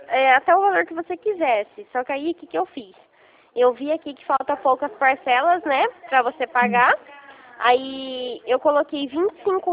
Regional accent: Rio Claro, São Paulo, Brazil; eu sou aqui de Rio Claro mesmo, tá?

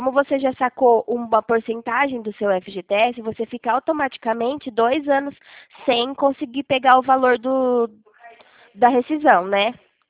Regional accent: Leme, São Paulo, Brazil; Eu sou aqui de Leme

